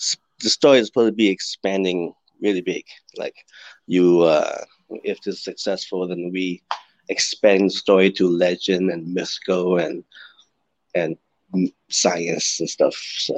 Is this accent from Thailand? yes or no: yes; Thailand; English is a second language; Like I said, my first vision is to shoot in my hometown, Thailand, the countryside